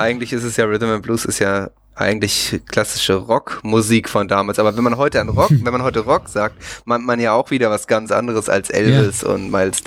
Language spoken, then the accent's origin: German; Hamburg, Germany; Nur einen anderen Hamburger würde das stören, wenn er hört, dass ich Hamburger bin, ne?